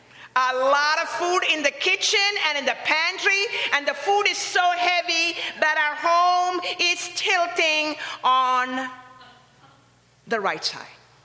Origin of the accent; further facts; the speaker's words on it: Kerala, India; I got an email this morning from Father Koshy from my home state in Kerala. We are from the same part, from the same village in India